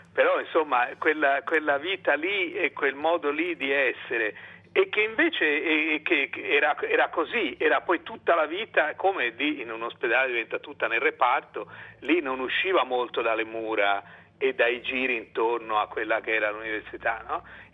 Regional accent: Florence, Tuscany, Italy; born there; Allora io sono nato a Firenze

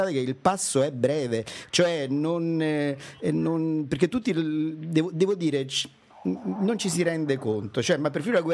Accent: Rome, Lazio, Italy; devo dire non perché sono romano

